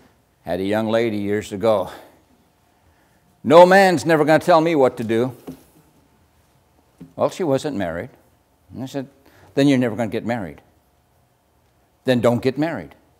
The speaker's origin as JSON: {"language": "English", "country": "United States", "tie": "born there", "said": "I wasn't from Finland either. I was born in America."}